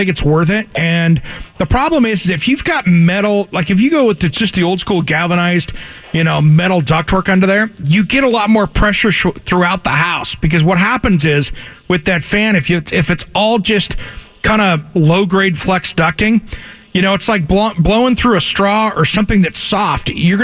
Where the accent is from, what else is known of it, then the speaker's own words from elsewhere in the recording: Kennewick, Washington, United States; I grew up in Kennewick, so I this is my backyard